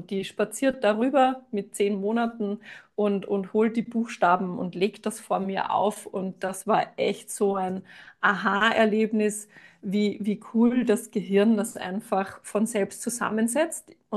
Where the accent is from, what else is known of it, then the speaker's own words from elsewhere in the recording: Austria; bin aus Österreich. Vielleicht hört man es. Ich werde mich bemühen, schön zu sprechen und nicht in meinen Dialekt zu kippen.